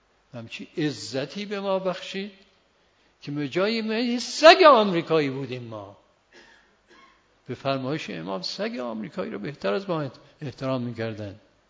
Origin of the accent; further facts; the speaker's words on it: Iran; این منو دید و شناخت که ما ایرانی هستیم